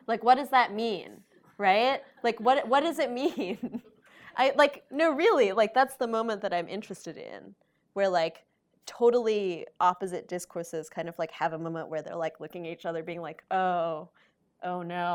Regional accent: New York, United States; But I'm from New York, so it doesn't matter.

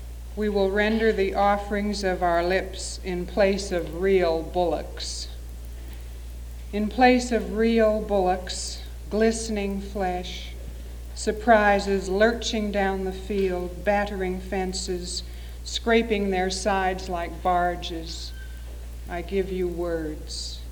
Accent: Seattle, Washington, United States; I grew up in Seattle with almost daily visits to my grandfather's house.

